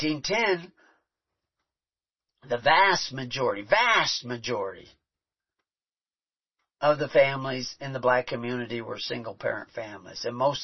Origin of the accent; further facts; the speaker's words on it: Texas, United States; I was raised in Texas.